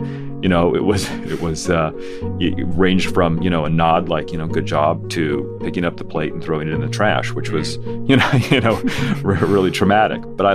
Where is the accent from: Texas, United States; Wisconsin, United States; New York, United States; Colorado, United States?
Colorado, United States; I was intrigued that, you know, growing up in Colorado, this is not how we ate burritos.